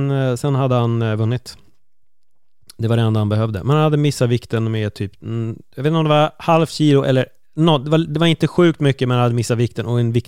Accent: Spain; Romantiserar liksom mitt hemland på det sättet.

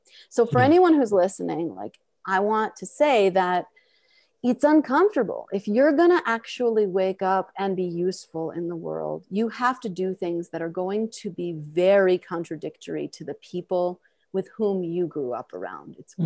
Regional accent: Queens, New York, United States; I'm from Queens, but people just assume, and they see a Jewish girl who's, again, well-educated, well-spoken, and they're like, she's rich.

